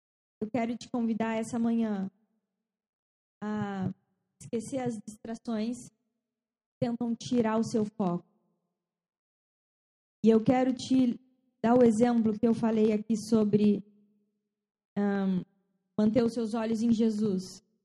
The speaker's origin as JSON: {"language": "Portuguese", "region": "São Paulo", "country": "Brazil", "said": "a gente é paulista, mentira, só eu, ela é carioca. E a gente morava em São Paulo"}